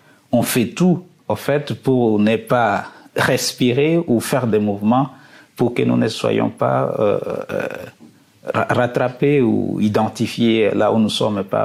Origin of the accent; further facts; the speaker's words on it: DR Congo; Oui, je suis congolais